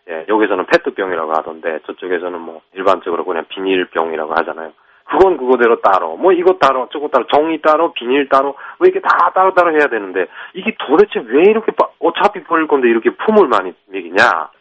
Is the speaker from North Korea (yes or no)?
yes; North Korea; 이게 참 그 북한에서 온 우리들에게는 그 정말 이해가 안 되는 일이었고